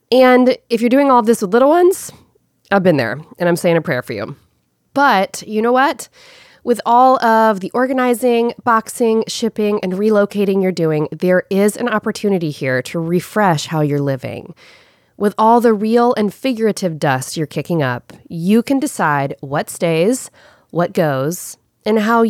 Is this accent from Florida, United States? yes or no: yes; Pensacola, Florida, United States; I moved back to my hometown of Pensacola, Florida, a place that's held my heart since I was a little girl.